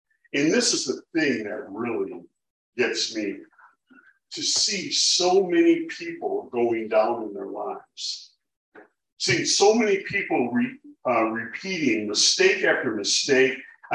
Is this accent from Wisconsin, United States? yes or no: yes; Milwaukee, Wisconsin, United States; I grew up in Milwaukee. That's probably one of those reasons. Not saying anything against Milwaukeeans or South Division High School or anything like that.